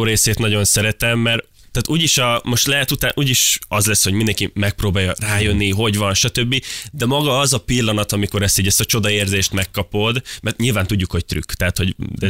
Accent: Kapuvár, Győr-Moson-Sopron, Hungary; Vidéki vagyok, igen. Én Kapuváról jöttem, ez egy 10 000 fős kisváros

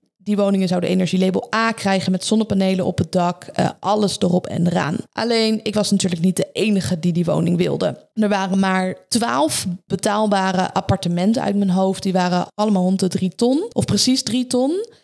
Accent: Leiden, South Holland, Netherlands; Ik wil weer lekker terug naar Leiden. Ik kom oorspronkelijk uit Leiden. Hier zit mijn sportschool, hier zit mijn alles. En ik merkte toen ik in Amstelveen woonde en ook toen ik in Weesp woonde, dat ik de hele tijd onderweg was.

